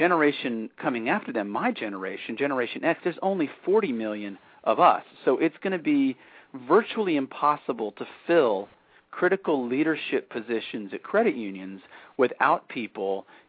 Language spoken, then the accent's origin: English; San Antonio, Texas, United States; My hometown.